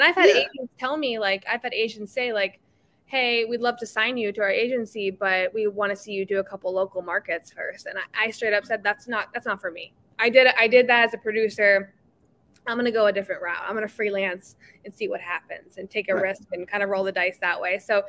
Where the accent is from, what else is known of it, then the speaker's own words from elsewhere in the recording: Ohio, United States; now in Chicago, United States; Just about Chicago sports history in general, because I came from Ohio, like you said.